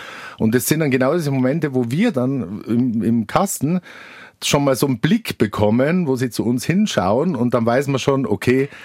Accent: Innsbruck, Tyrol, Austria; Genau, ich bin gebürtiger Innsbrucker und habe dort dann studiert

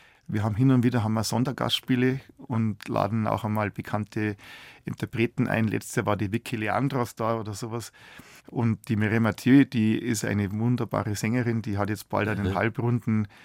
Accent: Munich, Bavaria, Germany; Ich bin aus einer richtigen Münchner Familie noch.

